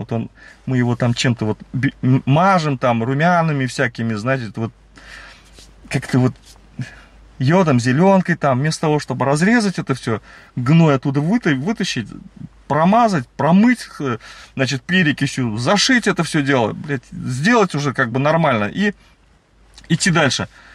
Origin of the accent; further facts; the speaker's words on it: Kazan, Tatarstan, Russia; я все детство, хотя вроде в Казани жили, там жили, сям жили